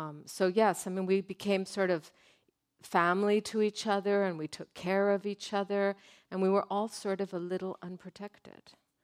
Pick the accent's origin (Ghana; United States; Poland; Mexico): Mexico; I came from Mexico.